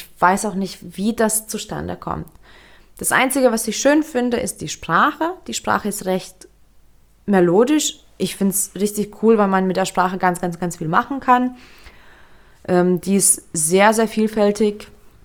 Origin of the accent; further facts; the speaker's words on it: Lithuania; ich bin in Litauen aufgewachsen. Ich bin auch dort geboren und habe mich mein ganzes Leben dort fremd gefühlt.